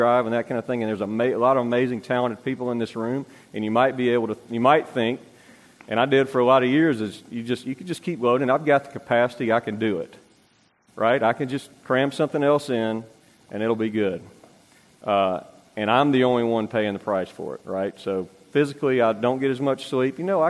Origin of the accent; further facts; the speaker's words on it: Louisiana, United States; I'm a pretty mellow guy. I grew up in Louisiana, but I have always been obsessive about whatever I get myself into.